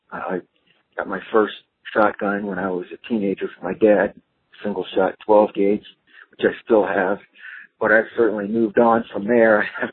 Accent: Cincinnati, Ohio, United States; I'm from Cincinnati.

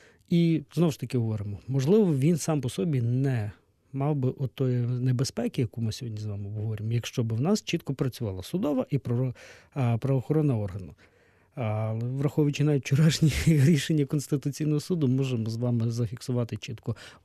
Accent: Lviv, Lviv Oblast, Ukraine; Я зі Львова.

